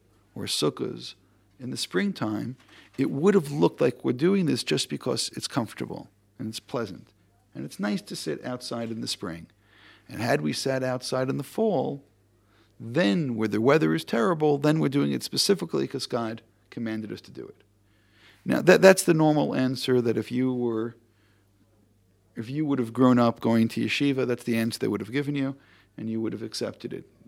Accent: New York City, New York, United States; Growing up in Brooklyn, New York, that was a very acceptable answer.

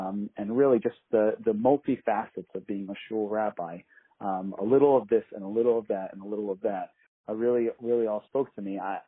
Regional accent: Brooklyn, New York, United States; Again, I grew up in Brooklyn, so every shul was out of town for me. Out of town meant it was not in New York.

